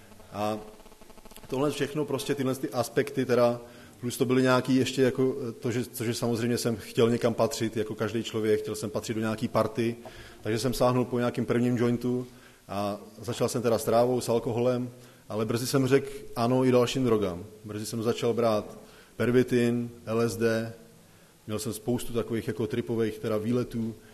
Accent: Šluknov, Ústí nad Labem Region, Czechia; ze Šluknova.

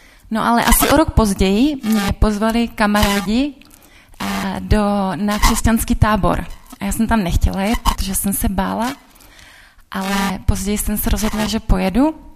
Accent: Bohemia, Czechia; now in Český Těšín, Czech Republic; nejsem z Ruska, když vypadám jako Ruska, tak jsem z Čech. Ale teď bydlím v Českém Těšině a mám moc ráda Slezsko a mám moc ráda Český Těšín.

